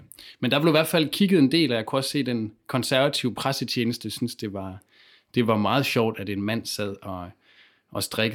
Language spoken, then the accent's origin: Danish; Aarhus, Central Denmark Region, Denmark; Jamen, jeg er egentlig fra Aarhus. Jeg er jo godt nok uddannet økologisk landmand, så der er tit mange, der tænker, at jeg bor langt ude i Vestjylland eller et eller andet, men jeg bor faktisk i Aarhus centrum.